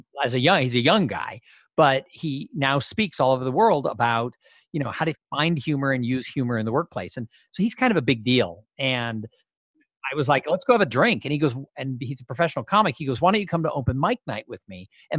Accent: Los Angeles, California, United States; I grew up in Los Angeles, and I never did anything with this drive inside of me.

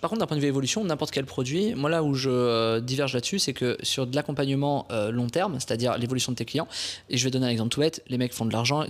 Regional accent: Bourgogne-Franche-Comté, France; Je suis de Bourgogne initialement

